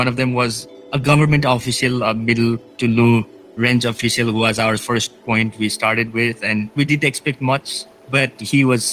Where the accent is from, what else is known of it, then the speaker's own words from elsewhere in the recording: Nepal; Actually not, because the world for you, what was these bounds, that little valley that was a world enough in itself.